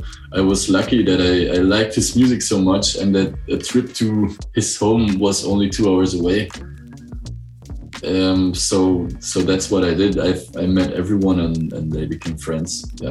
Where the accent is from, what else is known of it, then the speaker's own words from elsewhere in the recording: Belgium; now in Germany; I'm actually from Belgium. Mm-hmm. And I moved to Germany 8 or maybe now already 9 years ago.